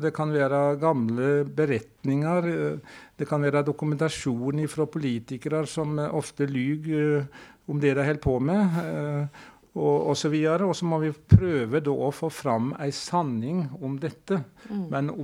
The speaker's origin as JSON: {"language": "Norwegian", "town": "Vinje", "region": "Telemark", "country": "Norway", "tie": "born or raised there", "said": "Men jeg har en sterk leseropplevelse fra oppveksten i Vinje."}